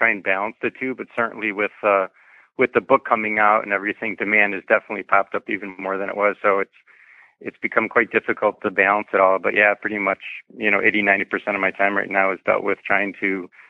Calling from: Illinois, United States; I am just outside the Chicago area in the suburbs of Chicago, about 30, 40 minutes north of Chicago.

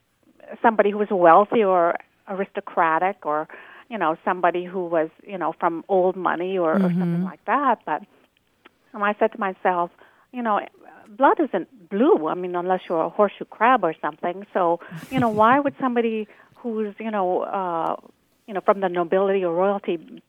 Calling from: Amherst, Massachusetts, United States; I'm calling from Amherst, Mass.

